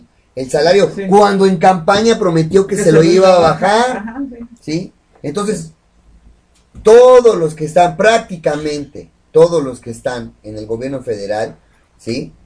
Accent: Mexico; soy mexicano, vivo en México

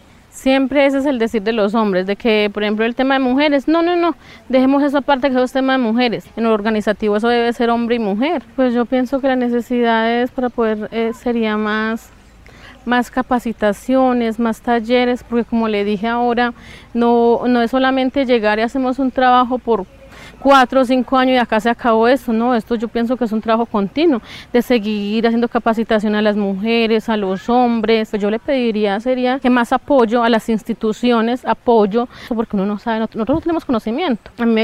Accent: Marsella, Risaralda, Colombia; soy consejera del Consejo Regional Indígena de Risaralda CRIR, vengo del municipio de Marsella, resguardo indígena Suratena.

